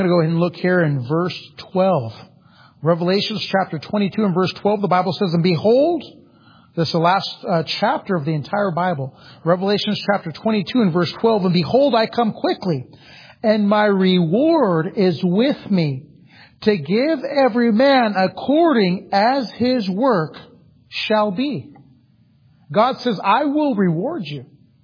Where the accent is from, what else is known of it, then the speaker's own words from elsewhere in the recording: Napa, California, United States; Now I'm not a cowboy. I'm from Napa, California.